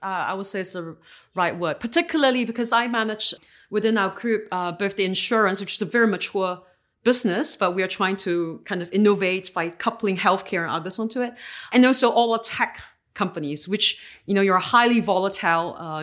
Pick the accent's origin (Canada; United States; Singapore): Singapore; I'm ethnically Chinese, but, you know, I've been three generations outside of China. I was born and raised in Singapore.